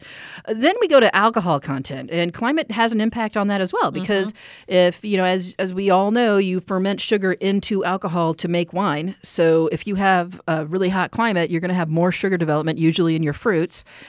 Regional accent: Missouri, United States; I'm from Missouri, so they have the southern Missouri ones.

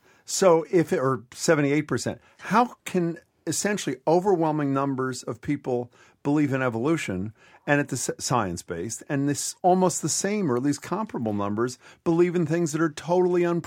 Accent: Pennsylvania, United States; In places like my home state of Pennsylvania

